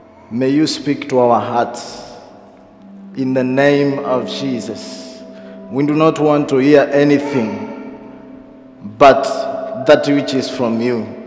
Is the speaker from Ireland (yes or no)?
no; Kenya; I come from Kenya, and I thank God for the opportunity.